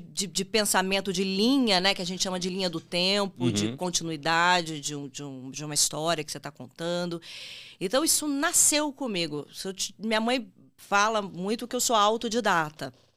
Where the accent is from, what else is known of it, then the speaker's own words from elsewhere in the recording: Vitória, Espírito Santo, Brazil; eu sou do Espírito Santo, eu sou de Vitória, que é a capital e tal.